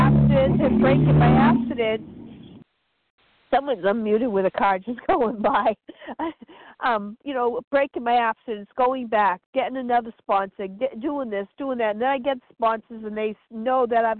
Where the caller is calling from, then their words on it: North Carolina, United States; I'm calling from North Carolina.